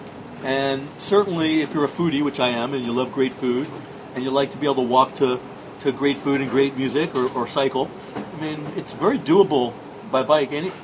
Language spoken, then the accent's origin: English; New York City, New York, United States; born there; also born or lived in Paris, France / Chicago, United States; I was born in New York City.